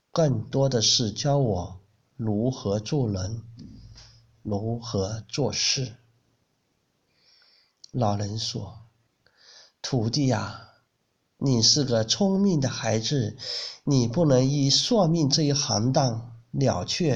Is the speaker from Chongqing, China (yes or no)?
no; Shangrao, Jiangxi, China; 我是来自江西上饶的